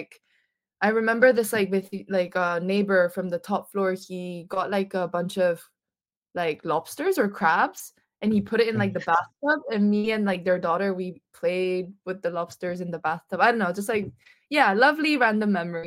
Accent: South Korea; also born or lived in Salamanca, Spain / Barcelona, Spain; I was born in Korea, and then when I was 2 years old, I went to Salamanca because my dad studied there. And then like 3 years after, so when I was five, I went back to Korea, and then I was there until I was seven.

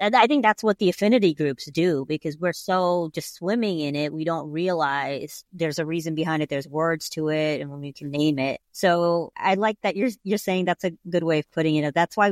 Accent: New York, United States; You know, I'm from New York and kind of coming from that atmosphere and challenging some of the internal racism and assimilation that I grew up with, and coming here.

